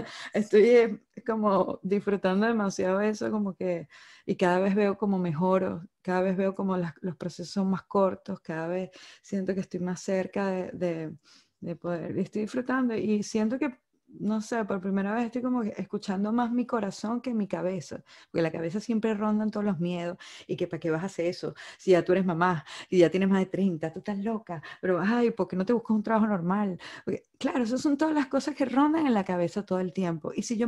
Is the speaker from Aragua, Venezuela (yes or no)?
yes; Maracay, Aragua, Venezuela; mi hermano hace reggae, somos de Maracay